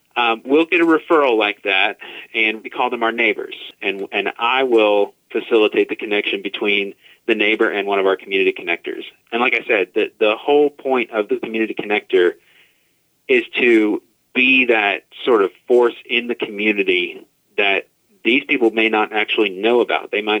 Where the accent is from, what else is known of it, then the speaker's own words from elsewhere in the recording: Huntington, West Virginia, United States; So I was born and raised here in Huntington, West Virginia. Been here my whole life. Love this town, love this city, love these people.